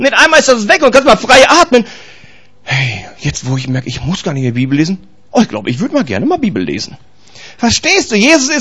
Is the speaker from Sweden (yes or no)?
no; Bielefeld, North Rhine-Westphalia, Germany; Ihr bekloppten, ich komme aus Bielefeld, Bielefelder.